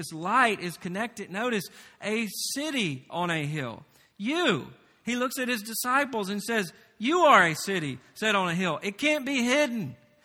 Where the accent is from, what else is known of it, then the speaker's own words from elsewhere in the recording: Tennessee, United States; If you didn't know, I'm from the South. I'm from Tennessee.